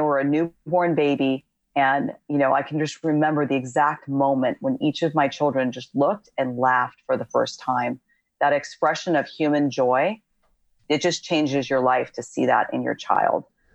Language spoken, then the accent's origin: English; California, United States; And we grew up in Southern California.